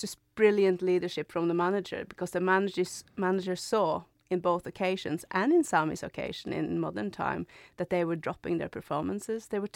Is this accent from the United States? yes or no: no; North West England, United Kingdom; that should be me one day, lifting that trophy on behalf of this amazing football club in my hometown. So obviously it brings that extra touch of being a captain when you are local